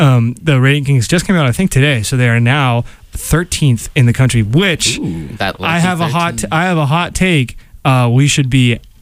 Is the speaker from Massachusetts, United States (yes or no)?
yes; Needham, Massachusetts, United States; There's a wide receiver from Needham, Massachusetts, which is my hometown.